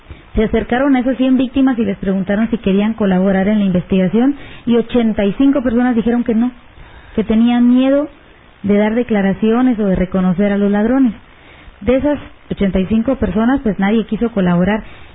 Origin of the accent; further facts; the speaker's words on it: Guatemala; si nosotros como guatemaltecos no colaboramos, pues ¿cómo podemos querer un mejor país, verdad?